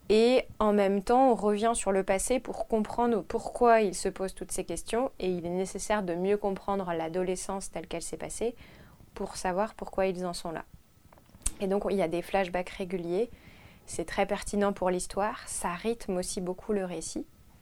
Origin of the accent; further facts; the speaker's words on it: Brest, Brittany, France; Voilà, donc moi je viens de Brest